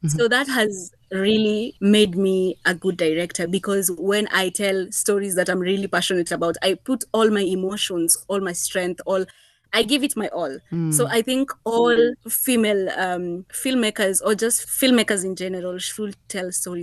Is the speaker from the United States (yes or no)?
no; Kenya; growing up as a Kenyan girl in our community, we were told a lot of do's and don'ts.